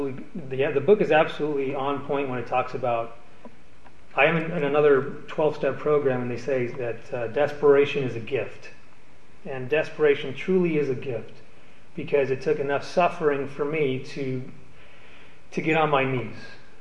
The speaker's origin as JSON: {"language": "English", "country": "United States", "said": "I'm in America. I'm an American. I've got the freedom to walk out of the door."}